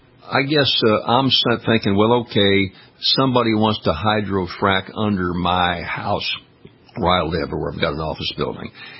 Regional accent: Louisiana, United States; You know, down in my home state of Louisiana back in the 50s, you just kind of, put a nail in the ground and oil would pop up.

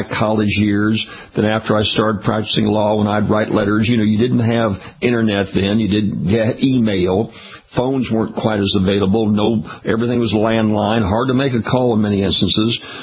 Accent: St. Louis, Missouri, United States; also born or lived in Kansas City, Missouri; I was born in Kansas City, Missouri, went to high school in St. Louis, Missouri, ran track meets up at the University of Missouri, almost went to the University of Missouri.

